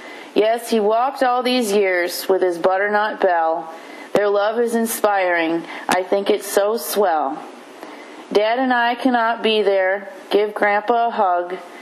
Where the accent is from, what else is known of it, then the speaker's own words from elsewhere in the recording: Key West, Florida, United States; I'm hailing from Key West, Florida.